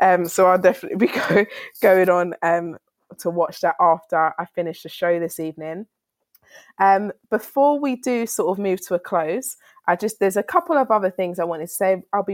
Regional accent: United Kingdom; I'm British.

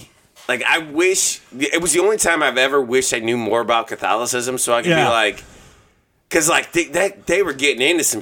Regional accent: Midwest, United States; we're from the Midwest, so, like, normally it's cold

